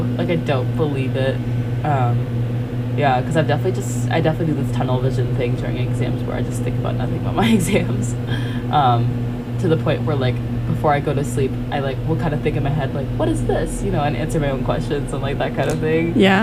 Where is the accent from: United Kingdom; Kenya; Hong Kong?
Hong Kong; now in United States; because sometimes when I bring up to people that I'm from Hong Kong, a lot of the questions I get here in the US are about the education system in Hong Kong